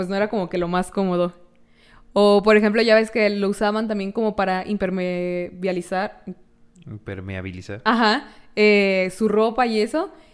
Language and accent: Spanish; Sinaloa, Mexico; soy de Sinaloa, hace mucho calor